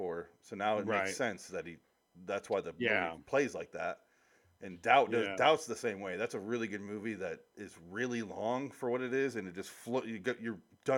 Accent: Midwest, United States; I don't like black olives that much. I grew up in the Midwest. Everything is pickled there because of how you survive a winter.

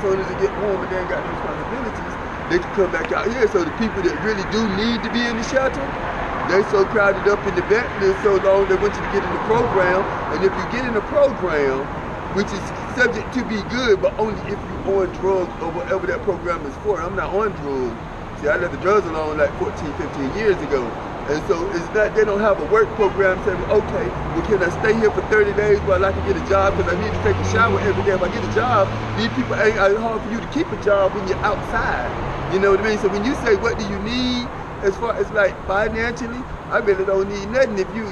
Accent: North Carolina, United States; I'm from North Carolina. I had my own business doing floors, buffing, waxing, stripping. I did that for about 13 years down in South Carolina.

